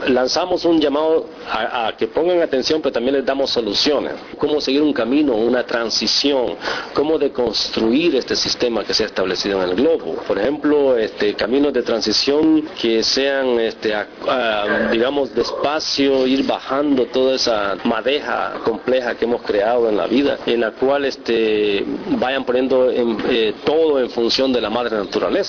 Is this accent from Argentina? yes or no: no; El Salvador; deslaves en mi país, en El Salvador.